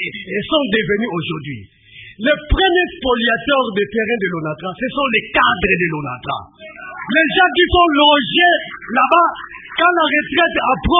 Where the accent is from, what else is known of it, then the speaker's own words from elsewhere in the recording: Matadi, Kongo Central, DR Congo; nous avons grandi à Matadis.